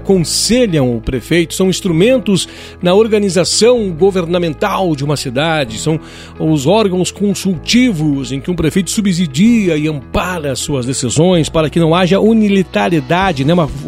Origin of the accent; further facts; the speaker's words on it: Caxias do Sul, Rio Grande do Sul, Brazil; gente, né? O pessoal está começando a conhecer a gente … Eu sou morador dessa cidade, sou natural de Caxias do Sul, né?